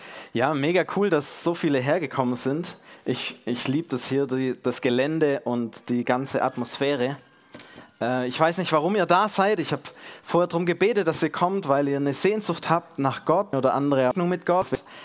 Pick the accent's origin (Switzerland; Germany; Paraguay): Germany; Gärtringen, Baden-Württemberg; Ich komme aus Gärtringen. Dort wohne ich mit meiner Family.